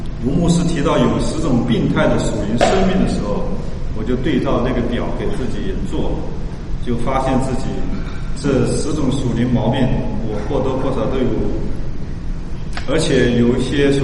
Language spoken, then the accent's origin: Chinese; China; now in United States; 相信在美国的这些我们中国人都会做体检